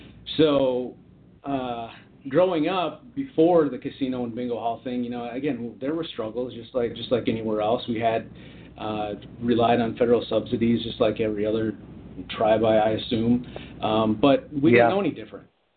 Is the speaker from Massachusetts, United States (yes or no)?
no; Minnesota, United States; that's where I, you know, hunted and fished with my friends, and growing up in Minnesota, that's something that I'll always cherish.